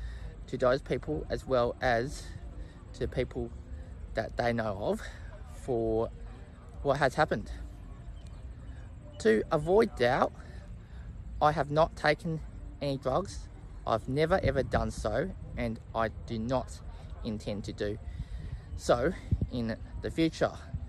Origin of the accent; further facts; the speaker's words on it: Australia; There is no drug testing system like that in New Zealand, unlike in my home country of Australia.